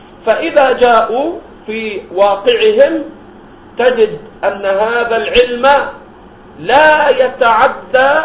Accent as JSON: {"language": "Arabic", "country": "Egypt", "said": "كأهل البدع هؤلاء الذين ظهروا في بلدنا مصر وغيره"}